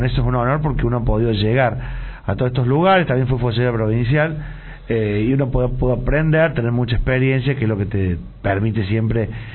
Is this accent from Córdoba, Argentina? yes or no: yes; Colonia Caroya, Córdoba, Argentina; yo siempre viví en Coronel Carroza, en el lote 11, un sector que es cercano a Jesús María